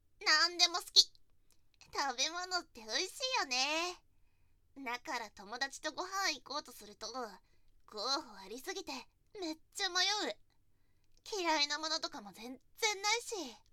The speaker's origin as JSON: {"language": "Japanese", "region": "Hokkaido", "country": "Japan", "moved": "as an adult", "lives_now": "Tokyo, Japan", "said": "出身地は北海道、ドサンコなんだ。大学に入学するときに上京したんだけど、結局通えなくて辞めちゃった。実家とも絶縁状態だし、東京が何かと便利だからずっと住んでるんだ。"}